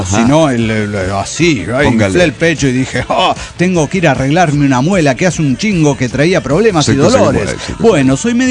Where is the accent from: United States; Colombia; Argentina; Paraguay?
Colombia; Bucaramanga, Santander; de Bucaramanga, Colombia.